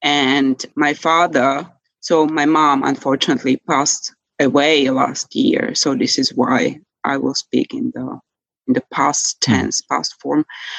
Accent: Bratislava, Bratislava Region, Slovakia; we lived very modestly, and I grew up in Bratislava. Today it's the capital of Slovakia. Back then it was Prague, the capital of Czechoslovakia.

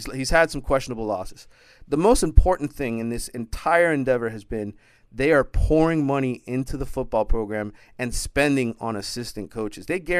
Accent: Miami, Florida, United States; I'm 43 years old, I'm born and raised in Miami

